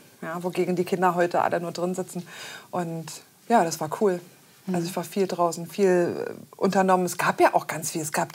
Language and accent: German; Oschersleben, Saxony-Anhalt, Germany; born there; Ich bin geboren in Oschersleben bei Magdeburg. Mhm. Also habe auch das Sachsen in meiner Geburt, kommt nur noch das Anhalt hinten dran. Und wir haben dann viele Jahre im Brandenburgischen gewohnt, dort, wo es jetzt die Wölfe gibt.